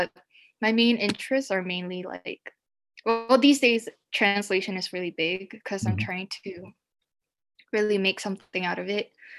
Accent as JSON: {"language": "English", "country": "Singapore", "second_language": "English", "said": "Like, I don't know what Singaporeans say is their native language, but compared to people from like America or the UK, where, you know, they grow up speaking English and only English, like we grow up speaking Singlish, Chinese."}